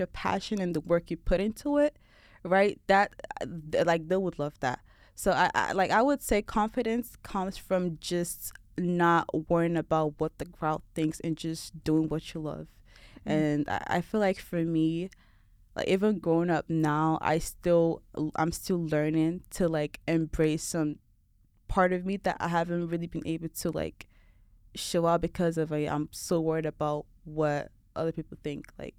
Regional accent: Lagos, Nigeria; now in United States; I was born in Lagos, right? Grew up there. And then, like, I was born in a country that's very, very, like, diverse, very unique, right?

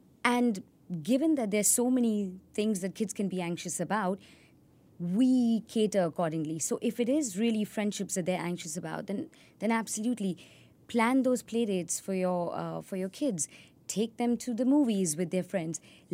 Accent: Dubai, United Arab Emirates; also born or lived in Pune, India; So I was born in India in this small town of Pune, which is very close to Mumbai, and but I moved to Dubai when I was about 7 years old. So that's really where home is, but went to an Indian school.

